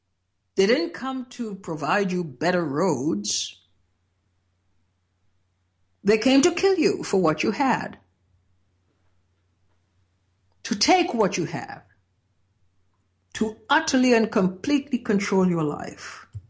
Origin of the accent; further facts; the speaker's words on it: Trinidad & Tobago; now in United States; in growing up in Trinidad at the time that I grew up, hordes of people were raising their children